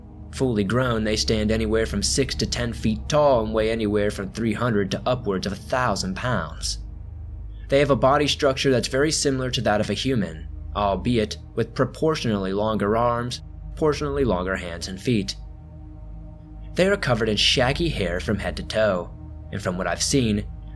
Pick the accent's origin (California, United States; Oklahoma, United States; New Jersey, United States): Oklahoma, United States; also born or lived in Washington; When my parents divorced, I was just about 5 years old, and my mother got full custody of me, so I grew up in Oklahoma with her mainly.